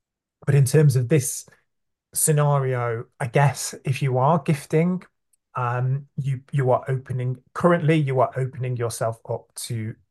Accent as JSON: {"language": "English", "town": "Stockport", "region": "North West England", "country": "United Kingdom", "tie": "born or raised there", "said": "I grew up in Stockport, South Manchester, so close to Manchester's gay village. You know, I grew up with an imperfect but thriving queer community."}